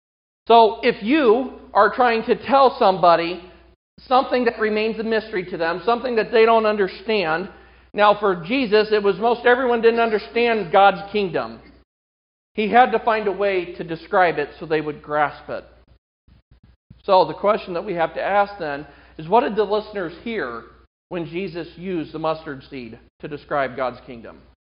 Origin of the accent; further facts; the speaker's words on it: Iowa, United States; We're from Iowa.